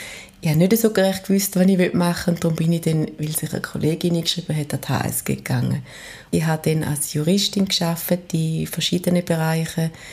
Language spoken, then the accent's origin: German; Frauenfeld, Thurgau, Switzerland; Ich bin in Frauenfeld aufgewachsen